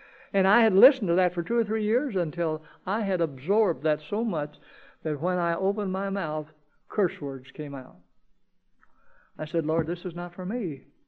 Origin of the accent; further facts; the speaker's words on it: Tennessee, United States; also born or lived in California; I'm a Tennessee hillbilly. Although I was born in California, my father left California and went to Tennessee.